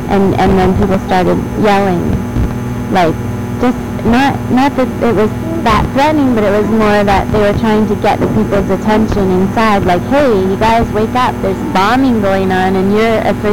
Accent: Ontario, Canada; born there; also born or lived in British Columbia; I was born in Ontario, but I've been in BC for the past 4 or 5 years.

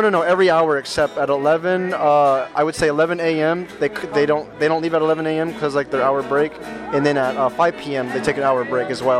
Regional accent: San Jose, California, United States; Well, originally I'm from San Jose, but I went from county to county

